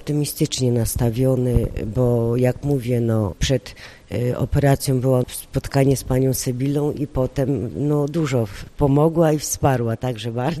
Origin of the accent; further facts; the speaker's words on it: Głubczyce, Opole Voivodeship, Poland; jestem z okolic Głubczyc.